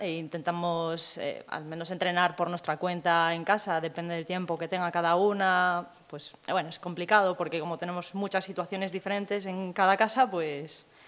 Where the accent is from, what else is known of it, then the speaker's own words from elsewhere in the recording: Oviedo, Asturias, Spain; Yo soy de Oviedo, estoy ahora ahí